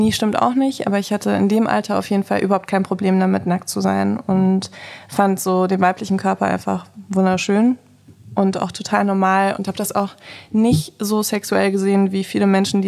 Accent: Saarbrücken, Saarland, Germany; born there; also born or lived in Freiburg; now in Berlin, Germany; Ich bin in Saarbrücken geboren, okay, aber in Süddeutschland habe ich 10 Jahre gelebt.

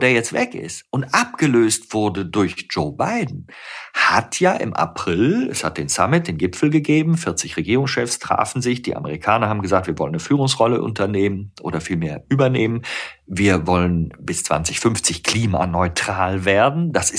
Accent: North Rhine-Westphalia, Germany; born there; ich bin ja Rheinländer, ich bin im Rheinland geboren, ich habe so eine positive Grundhaltung.

